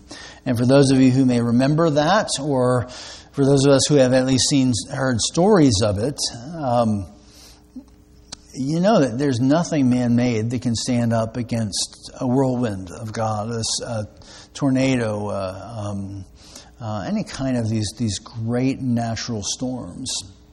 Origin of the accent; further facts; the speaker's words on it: Maryland, United States; I grew up outside of Baltimore